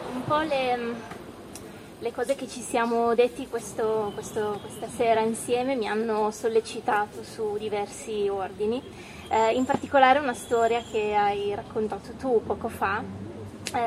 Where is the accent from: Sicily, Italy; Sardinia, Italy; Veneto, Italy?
Sardinia, Italy; now in Lombardy, Italy; Io sono sarda di origini e effettivamente anche in Sardegna c'è un problema analogo.